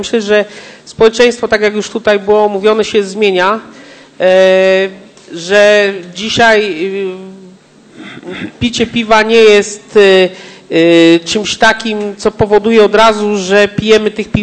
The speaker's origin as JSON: {"language": "Polish", "region": "southern Poland", "country": "Poland", "said": "pochodzę z południa Polski, blisko granicy z Czechami i dużo czasu spędzałem w Czechach."}